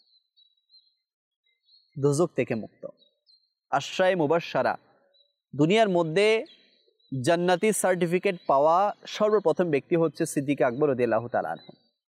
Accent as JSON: {"language": "Bangla", "region": "Chittagong Division", "country": "Bangladesh", "accent": "Chittagonian", "said": "যেভাবে আমরা চট্টগ্রামের ভাষায় কী বলি, রিয়াল"}